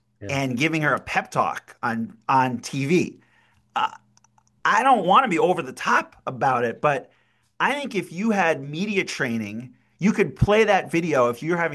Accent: Massachusetts, United States; volleyball was invented near my hometown in Western Mass

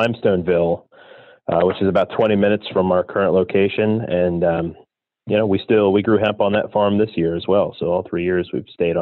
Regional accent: Pennsylvania, United States; I'm from central Pennsylvania, Lycoming County.

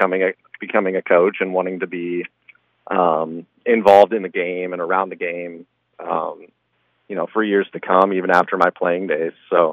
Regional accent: Remsen, Iowa, United States; having a faith background with growing up in Remsen

